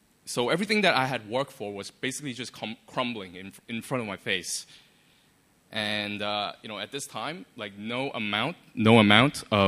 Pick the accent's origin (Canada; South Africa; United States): Canada; Toronto, Ontario; My family is originally from Hong Kong, and I grew up in Canada, Toronto.